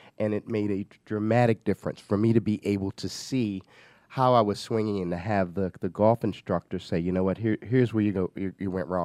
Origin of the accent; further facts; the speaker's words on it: Atlanta, Georgia, United States; Well, I'm not as my hometown is here in Atlanta. I've been here for 20 years.